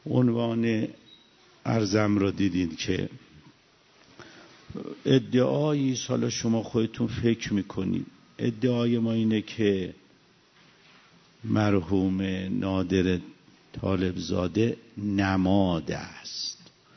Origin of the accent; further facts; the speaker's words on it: Isfahan, Iran; مثلا مثال، من اصفهانیم، من مردم